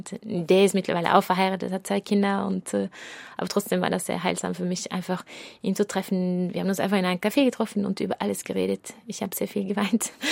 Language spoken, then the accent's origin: German; Norway; German is a second language; weil der Gebiet, wo ich aufgewachsen bin, Norwegen, ist einfach sehr spießig.